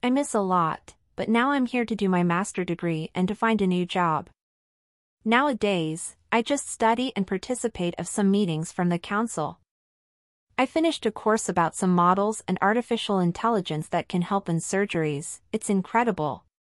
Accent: Brazil; English is a second language; now in United States; I'm from Brazil, but I'm living in USA now. I moved to study and work.

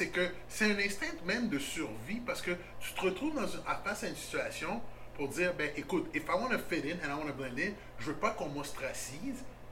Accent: Montreal, Quebec, Canada; born there; je suis né à Sainte-Justine, Côte-Sainte-Catherine.

